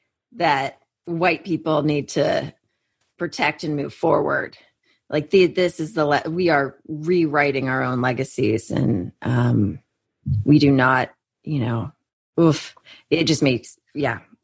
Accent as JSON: {"language": "English", "town": "Houston", "region": "Texas", "country": "United States", "tie": "born or raised there", "said": "in my hometown of Houston, the idea that you'd go to a park and you would see a memorial for a Confederate."}